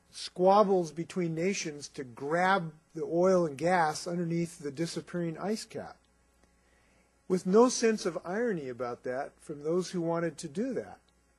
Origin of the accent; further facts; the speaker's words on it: Seattle, Washington, United States; I'm from Seattle, that's one of the hotbeds of research on this